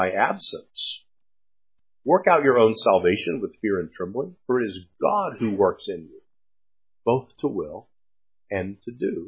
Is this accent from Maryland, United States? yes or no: no; Texas, United States; accent: Texas; Now, allusion, my Texas accent, it's allusion with an A, not an I.